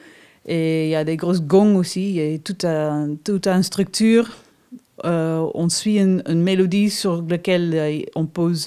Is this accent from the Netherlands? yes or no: yes; Netherlands; je viens d'Hollande, ou les Pays-Bas, pour être précis.